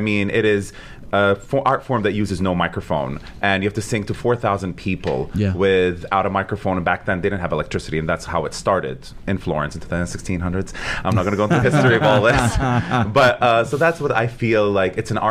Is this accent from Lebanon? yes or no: yes; Lebanon; I was on stage singing for the prime minister of my country in Lebanon, which I'm Lebanese from Lebanon.